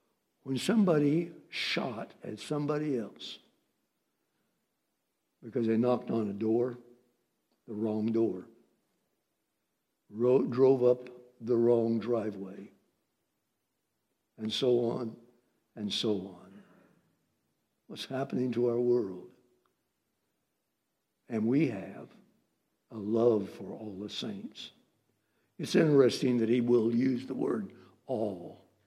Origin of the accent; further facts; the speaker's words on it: Eugene, Oregon, United States; also born or lived in Springfield, Oregon; as a kid growing up in Eugene, Oregon, and Springfield, Oregon, in the churches there